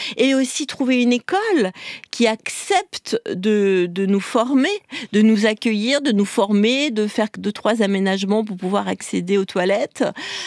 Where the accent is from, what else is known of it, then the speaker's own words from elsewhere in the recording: Noirétable, Auvergne-Rhône-Alpes, France; j'ai grandi à Noirétable, j'en parle beaucoup dans la pièce, oui. Un petit village en Auvergne